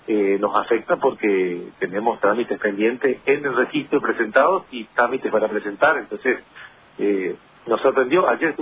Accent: Cerro Azul, Misiones, Argentina; yo soy de Cerro Azul, registramos los vehículos en Oberá

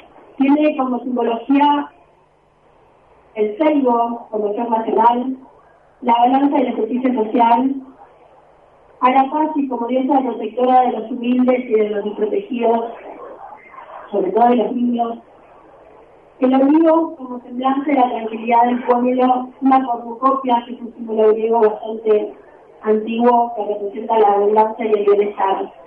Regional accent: Argentina; Esa parte de la historia que nosotros como argentinos nos tenemos que animar a revisar

